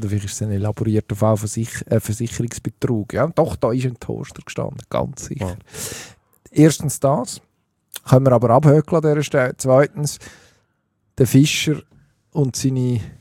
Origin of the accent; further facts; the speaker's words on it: Switzerland; Eine Nationalmannschaft, die wir als Schweizer immer finden, ja, also, wenn wir die Deutschen nicht schlagen, dann können wir den Laden gleich zumachen.